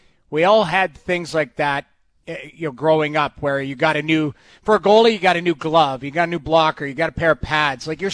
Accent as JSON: {"language": "English", "town": "Edmonton", "region": "Alberta", "country": "Canada", "tie": "born or raised there", "said": "me growing up in Edmonton"}